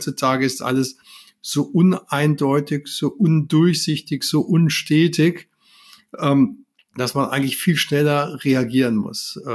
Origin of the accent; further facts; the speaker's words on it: Hesse, Germany; born there; ich bin gebürtiger Hesse, wie du schon gesagt hast, Vater von drei Kindern, zwei Mädchen, einem Jungen.